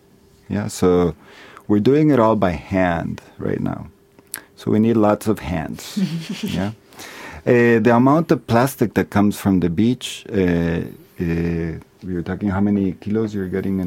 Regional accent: Ecuador; I was recycling plastic in my home country in Ecuador.

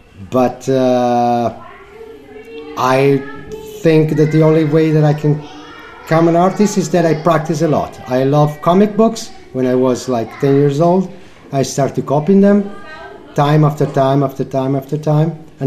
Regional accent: Italy; I'm 48 years old. I come from Italy.

